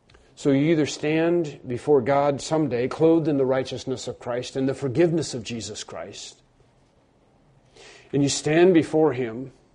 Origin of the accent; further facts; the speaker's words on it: Canada; born there; But I was not born in a Catholic hospital. I was born in Canada.